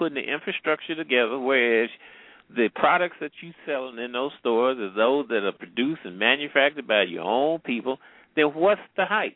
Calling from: St. Louis, Missouri, United States; I'm calling from St. Louis.

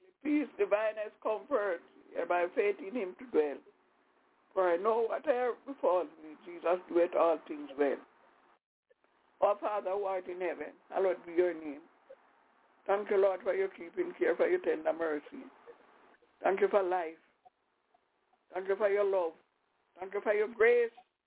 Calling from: Albany, New York, United States; I'm calling from Albany, New York.

